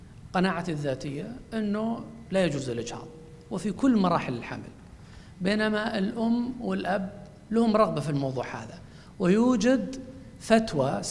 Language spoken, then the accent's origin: Arabic; Saudi Arabia; الآن عندنا في السعودية من فترات طويلة جدا